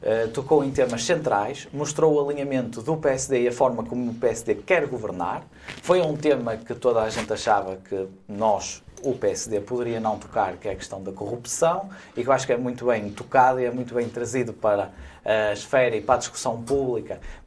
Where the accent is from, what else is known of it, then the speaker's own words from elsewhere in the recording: Portugal; do Portugal Real, de onde eu venho.